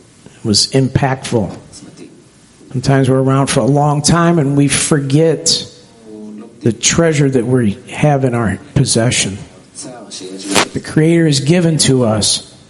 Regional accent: St. Louis, Missouri, United States; I'm from St. Louis.

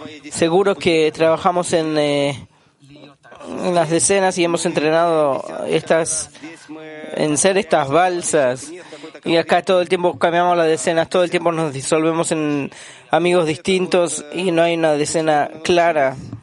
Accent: Novosibirsk, Novosibirsk Oblast, Russia; soy de Novosibirsk

